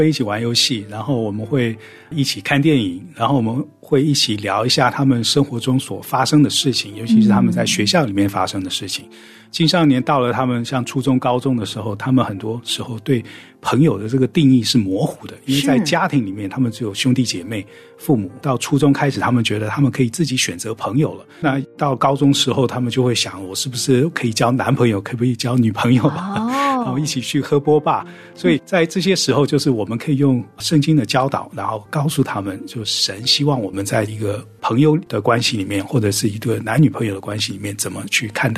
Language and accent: Chinese; United States; 因为我在美国长大的